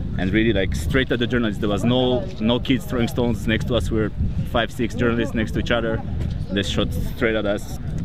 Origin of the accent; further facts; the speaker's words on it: North Macedonia; also born or lived in Switzerland; I'm a photographer from Macedonia and Switzerland